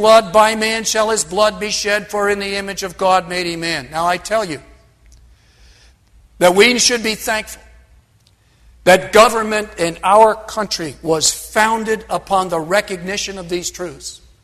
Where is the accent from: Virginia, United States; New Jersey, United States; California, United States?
New Jersey, United States; since I was raised in New Jersey, the Constitution of the State of New Jersey